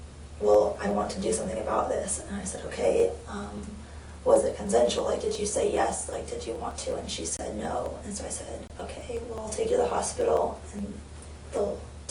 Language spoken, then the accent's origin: English; St. Louis, Missouri, United States; I'm originally from St. Louis.